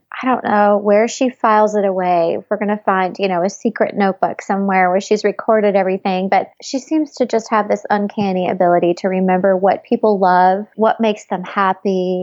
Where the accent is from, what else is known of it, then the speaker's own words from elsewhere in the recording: Bismarck, North Dakota, United States; we got married in my hometown, which is Bismarck, North Dakota.